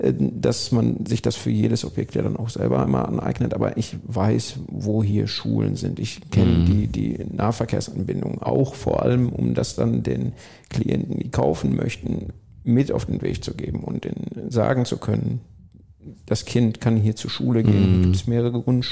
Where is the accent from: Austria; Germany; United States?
Germany; Dortmund, North Rhine-Westphalia; Ich bin in Dortmund aufgewachsen, unser Büro ist in Lünen.